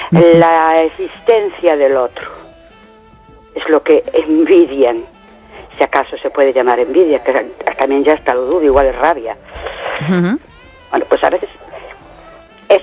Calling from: Ourense, Galicia, Spain; de Orense.

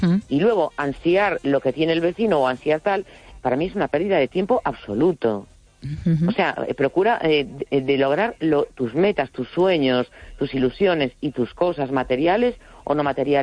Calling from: A Coruña, Galicia, Spain; de La Coruña.

